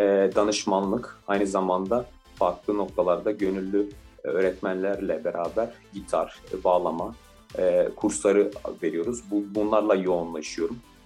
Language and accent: Turkish; Diyarbakır, Diyarbakır Province, Turkey; Diyarbakır doğumluyum. Diyarbakır'da liseyi bitirdim.